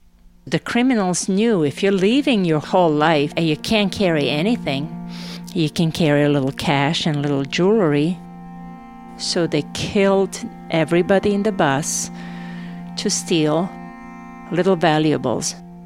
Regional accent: Novi Sad, Vojvodina, Serbia; I'm not a refugee. I am from Novi Sad. I'm going home. I'm not a refugee.

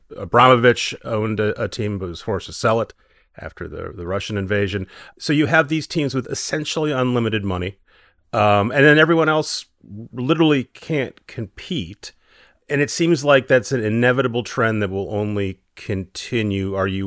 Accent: Mumbles, Wales, United Kingdom; born there; I was born in Mumbles outside of Swansea. Yes.

